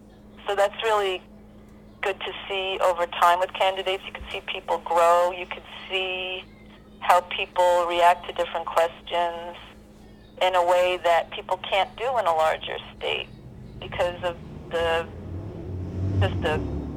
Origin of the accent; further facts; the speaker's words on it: New York, United States; Well, I'm not surprised at Trump being like Trump, because I grew up in New York.